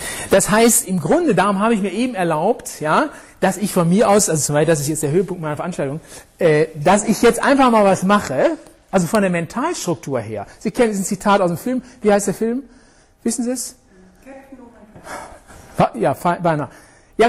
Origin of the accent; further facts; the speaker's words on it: North Rhine-Westphalia, Germany; ich komme aus Ostwestfalen